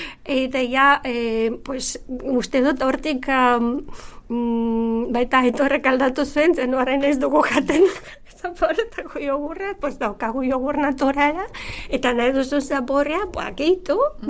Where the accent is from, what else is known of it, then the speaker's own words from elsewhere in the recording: Bulgaria; Basque is a second language; now in Spain; erabakia hartu genuen hemen bizitzea eta nik gutxi dut Bulgaria eta etorri naiz ona, berehala apuntatu nuen euskaltegian ikasteko.